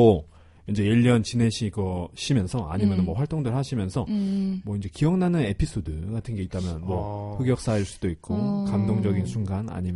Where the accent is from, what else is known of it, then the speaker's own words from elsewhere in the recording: South Korea; 근데 뭐 우리 한국에서 왔다 이러면 한국이 뭔지는 알긴 알죠